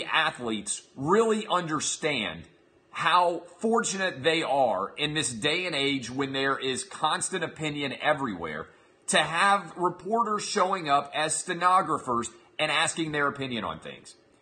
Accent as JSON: {"language": "English", "town": "Nashville", "region": "Tennessee", "country": "United States", "tie": "born or raised there", "said": "It is called the Downtown Sporting Club in Nashville, Tennessee, my hometown, on the Thursday of the NFL draft."}